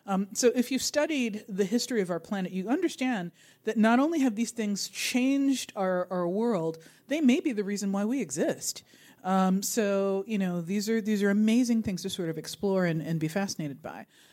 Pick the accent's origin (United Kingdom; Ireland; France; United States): United States; Brooklyn, New York; And I grew up in Brooklyn in Mobile, Alabama, where volcanoes were like the last thing you needed to worry about.